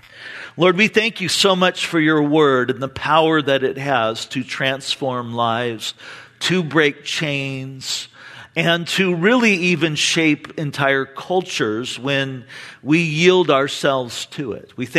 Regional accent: Santa Ana, California, United States; when I was growing up in Santa Ana

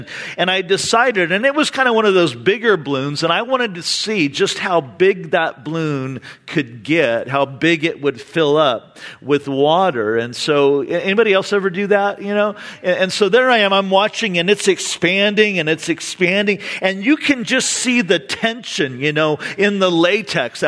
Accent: Santa Ana, California, United States; when I was growing up in Santa Ana

